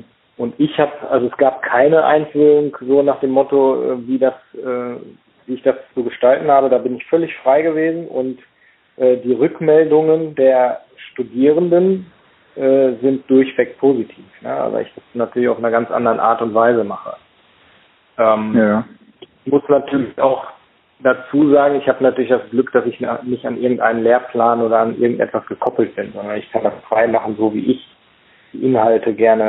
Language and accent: German; Paderborn, North Rhine-Westphalia, Germany; ich komme aus Paderborn.